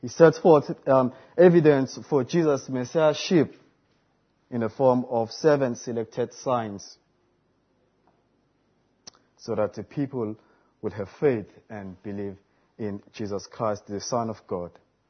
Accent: Cape Town, Western Cape, South Africa; I'm from South Africa in Cape Town.

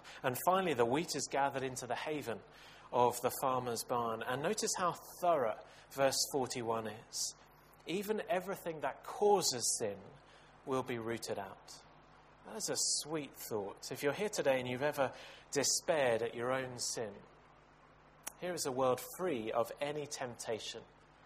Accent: Portugal; Growing up in Portugal, I became accustomed to some fairly horrific driving statistics.

